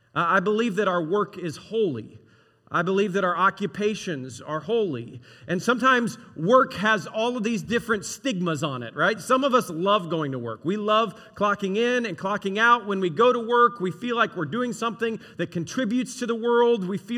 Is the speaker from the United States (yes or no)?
yes; the South, United States; I'm from the South.